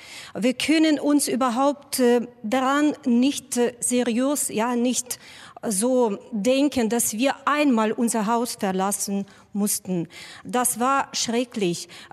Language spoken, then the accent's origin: German; Kharkiv, Kharkiv Oblast, Ukraine; German is a second language; Ja, ich komme aus der Ukraine, aus einer der schönsten Städte der Ukraine, aus Kharkiv. Kharkiv, wie viele wissen, liegt an der Grenze mit Russland.